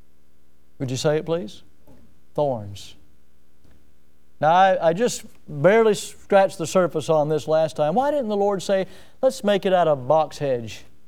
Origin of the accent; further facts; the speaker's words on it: Milton, Florida, United States; I grew up here in Milton